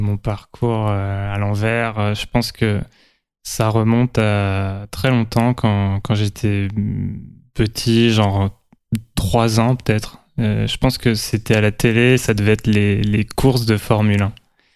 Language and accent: French; Metz, Grand Est, France; born there; Je suis né à Metz, donc en Lorraine. En décembre 1990, un dimanche à 10h17